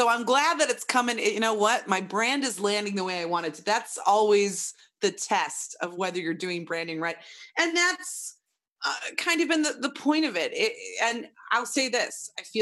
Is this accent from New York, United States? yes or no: no; Chicago, Illinois, United States; accent: Chicago; ooh, my Chicago came out, so you can hear that I'm from the Second City.